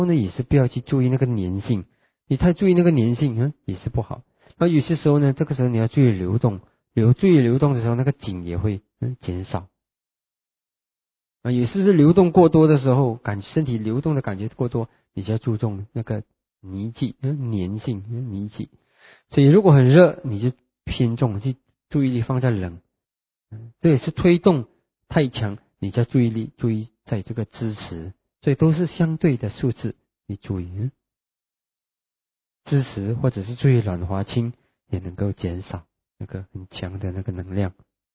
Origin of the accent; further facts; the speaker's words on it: China; 我们中国人呢讲的这个道心，翻译起来是有点困难的。